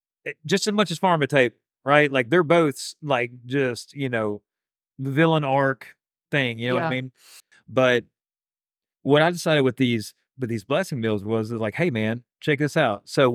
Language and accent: English; the South, United States; we used to gather all around, like, I'm from the South.